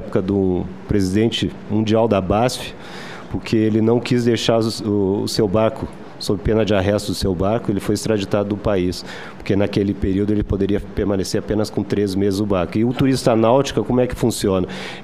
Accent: Rio Grande do Sul, Brazil; eu sou natural do Rio Grande do Sul, por exemplo

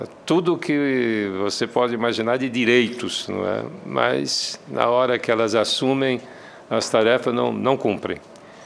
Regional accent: Amapá, Brazil; Eu moro no Amapá, eu sou do Amapá, e ali a gente faz fronteira com a Guiana Francesa.

